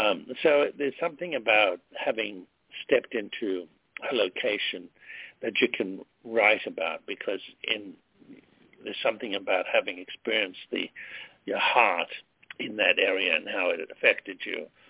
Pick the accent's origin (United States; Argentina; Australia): Australia; I like the sun because I was brought up in Australia that way